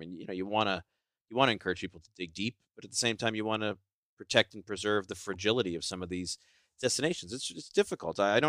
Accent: the South, United States; especially after COVID, we're all from the South.

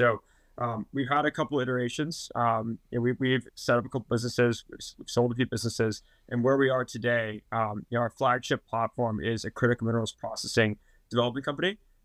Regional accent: Oklahoma, United States; when you're a kid growing up in Oklahoma and don't have soccer or football practice

